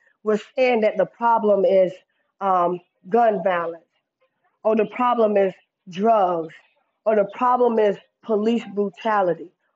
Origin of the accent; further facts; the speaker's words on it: the South, United States; Growing up in the South, you know, we do a lot of country cookouts, barbecues, clubbing, hole in the wall, snake pit, moan.